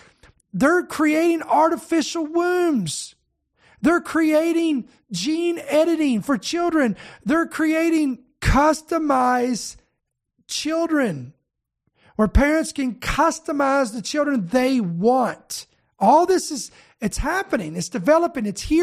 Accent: Kentucky, United States; Sorry, I was born and raised in Kentucky. I'm just saying.

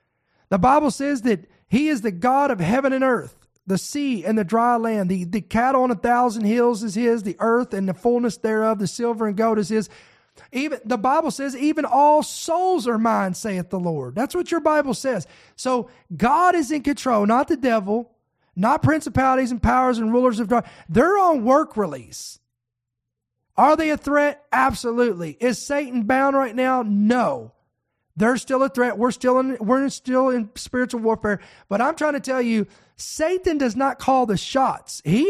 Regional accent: Louisville, Kentucky, United States; I was born and raised in Kentucky, and I was raised in Louisville, Kentucky. Or excuse me, I was born in Louisville, Kentucky, and lived out in different areas of Kentucky for about 23 years or so

